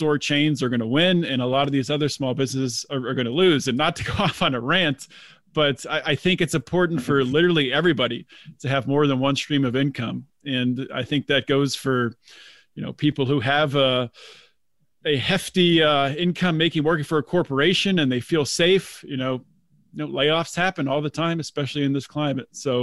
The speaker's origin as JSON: {"language": "English", "region": "Pennsylvania", "country": "United States", "tie": "born or raised there", "also_born_or_lived": "California", "said": "I picked up and I moved from California back home to where I, you know, grew up in Pennsylvania. So it was a familiar move"}